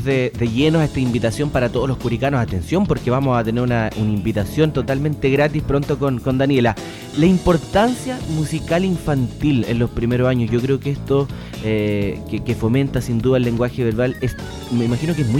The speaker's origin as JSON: {"language": "Spanish", "country": "Chile", "tie": "born or raised there", "said": "Crecimos acá en Chile, un poco por lo con menos."}